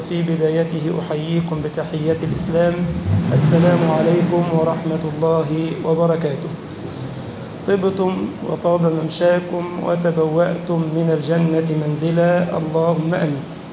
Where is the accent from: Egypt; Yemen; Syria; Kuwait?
Egypt; اللهم اجعل بلدنا مصر سخاء رخاء وسائر بلاد المسلمين